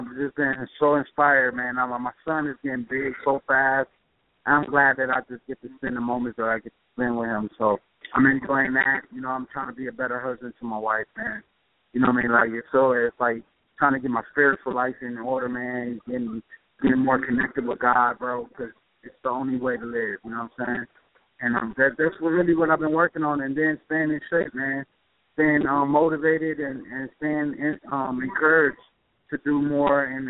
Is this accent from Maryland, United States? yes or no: no; Grand Rapids, Michigan, United States; It's trying to buy property in my hometown. So I'm just trying to, like, you know what I mean, Grand Rapids, Michigan, rather